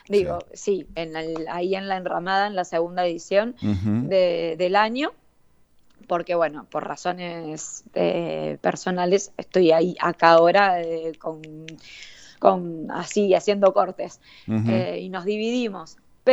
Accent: La Plata, Buenos Aires Province, Argentina; now in Mendoza, Argentina; soy platense también.

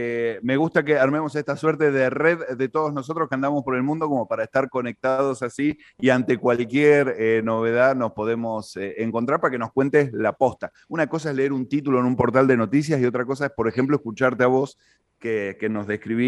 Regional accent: Argentina; ya todos sabemos cómo somos los argentinos.

